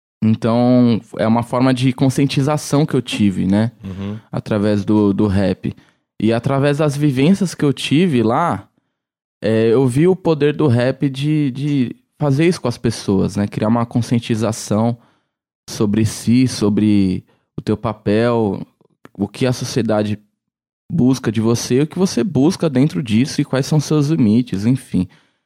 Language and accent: Portuguese; São Paulo, Brazil; now in Campinas, Brazil; eu venho de São Paulo, né, não sou de Campinas